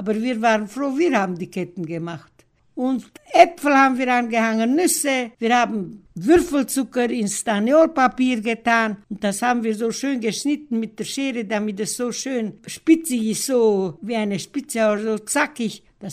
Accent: Mediaș, Sibiu County, Romania; Ich bin in Mediasch aufgewachsen. Ich war erst 5 Jahre, wie wir hin, aber ich erinnere mich nicht, wie wir umgezogen sind, denn mein Vater ist aus Russland gekommen

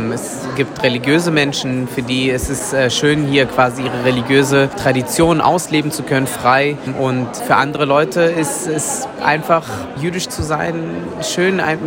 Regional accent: Berlin, Germany; Also zum einen als Berliner, Berlin ist natürlich eine wunderschöne Stadt

